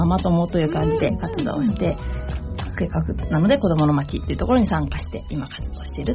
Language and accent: Japanese; Musashi-Kosugi, Kanagawa, Japan; 私は武蔵小杉で生まれて武蔵小杉で育ってるので、40年以上ずっとこちらに、ここら辺にずっといるので